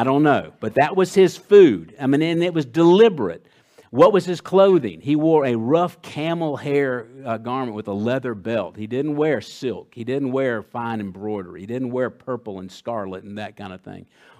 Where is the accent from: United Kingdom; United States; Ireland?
United Kingdom; Scotland; you know, I'm Scottish, so we're depressed all the time, and we like to sing.